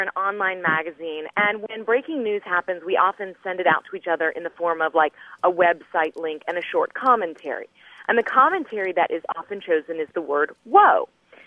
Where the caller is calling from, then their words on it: Dallas, Texas, United States; I'm calling from Dallas